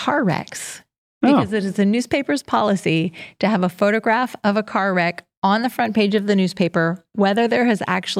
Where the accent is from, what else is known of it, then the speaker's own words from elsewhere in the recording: Newfoundland and Labrador, Canada; It was like this just moment of trust in being a Newfoundlander.